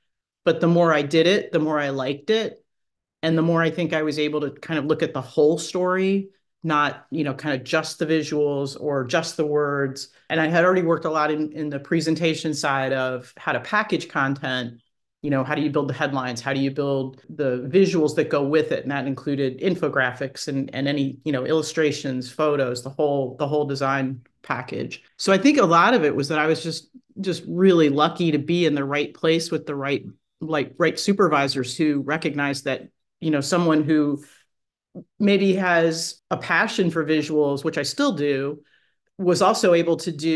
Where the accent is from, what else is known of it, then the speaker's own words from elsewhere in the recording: Dayton, Ohio, United States; also born or lived in Lima; I am. I'm from the Dayton area, grew up out in the Farm Belt, actually was born in the Lima area.